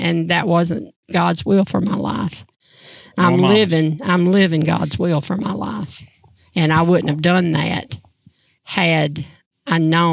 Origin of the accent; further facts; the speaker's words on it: South Carolina, United States; also born or lived in New York; I was born in Manhattan, New York. And when I was 6 weeks old, mom had dad bring she and I home to South Carolina.